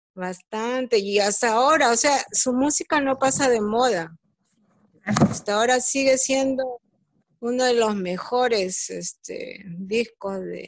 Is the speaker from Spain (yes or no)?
no; Lima, Peru; yo nací en Lima y ya tengo la influencia urbana.